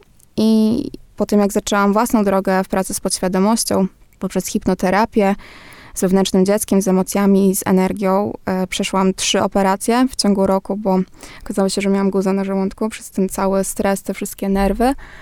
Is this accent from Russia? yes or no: no; Ireland; also born or lived in Poland; ja urodziłam się w Polsce, ale wychowałam się w Irlandii.